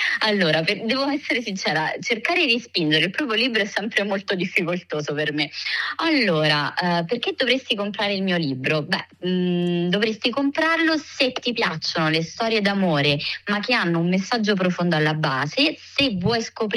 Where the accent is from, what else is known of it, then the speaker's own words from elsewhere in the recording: L'Aquila, Abruzzo, Italy; sono nata all'Aquila, ci ho vissuto fino ai miei 28 anni, quando poi mi sono trasferita a Roma, dove ho vissuto per altri 8 anni e praticamente all'inizio di quest'anno mi sono ritrasferita all'Aquila, quindi da poco ho fatto il cambio di residenza.